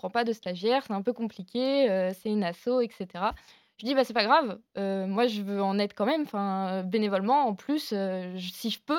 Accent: Île-de-France, France; Ouais, moi, je viens de derrière Fontainebleau, en dessous de Fontainebleau.

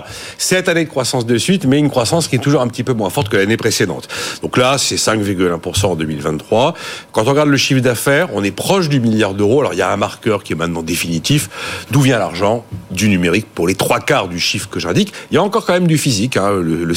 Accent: France; je suis le vieux français côté de ses pompes.

